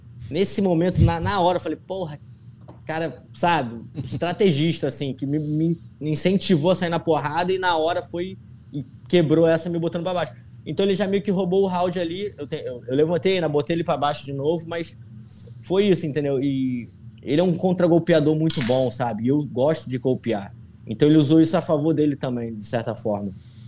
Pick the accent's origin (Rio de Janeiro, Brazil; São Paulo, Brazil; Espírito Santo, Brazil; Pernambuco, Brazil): Rio de Janeiro, Brazil; moved away as an adult; now in United States; Eu venho de uma cidade do interior do Rio, que é sol o tempo todo, praia.